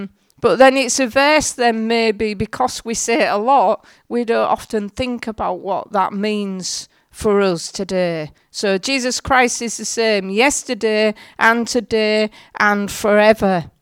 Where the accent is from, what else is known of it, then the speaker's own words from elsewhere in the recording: Hull, Yorkshire and the Humber, United Kingdom; I'm from Hull. I was brought up in Hull. Well, you probably can tell by the accent. I've lived in Hull all my life, and I'm the pastor of the Elim Church in Hull.